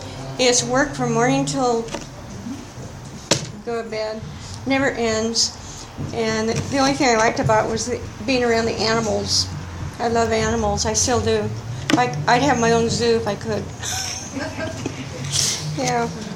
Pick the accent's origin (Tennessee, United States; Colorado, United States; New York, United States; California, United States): California, United States; Sonoma; I grew up in Sonoma, California, in the wine country, Napa, Sonoma, Mendocino. And it was a small town, like 2,000 people when I was growing up there